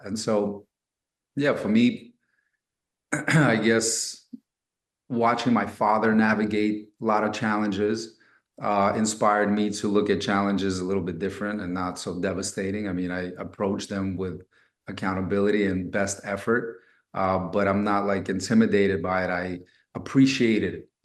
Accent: Brooklyn, New York, United States; pick up basketball growing up in Brooklyn, New York, like that's the rite of passage is you got to, everybody knows how to play ball because there's a hoop somewhere.

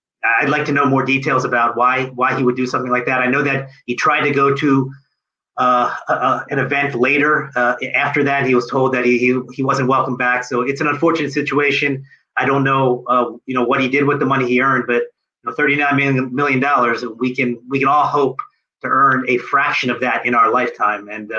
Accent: Philadelphia, Pennsylvania, United States; You know, I'm from Philadelphia, and Ben Simmons made a lot of money

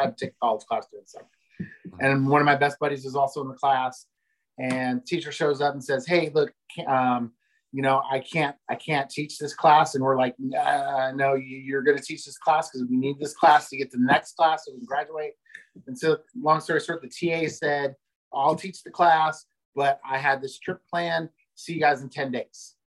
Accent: West Coast, United States; growing up on the West Coast.

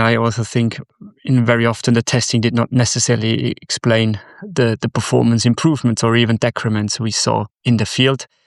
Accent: Austria; I'm from Austria, not Australia.

